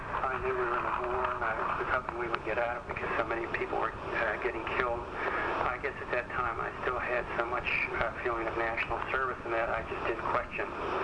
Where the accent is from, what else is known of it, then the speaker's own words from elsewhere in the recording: Pittsburgh, Pennsylvania, United States; and I decided to, since I was from Pittsburgh, to go back to the University of Pittsburgh.